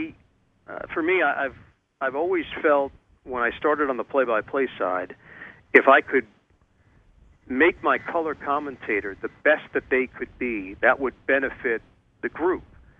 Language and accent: English; New York, United States; Marv Albert growing up in the New York area, was a huge influence.